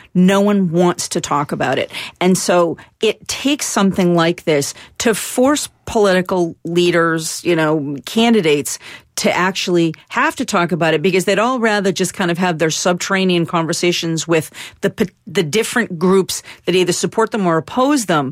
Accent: Massachusetts, United States; I came from Western Massachusetts.

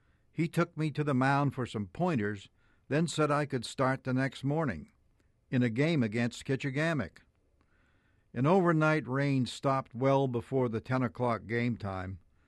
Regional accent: Woodstock, Vermont, United States; had a baseball team that sometimes came the 10 miles south to my hometown of Woodstock to play a team I belonged to, on the diamond at Vail Field. It was the early 50s, and I was about 12 years old.

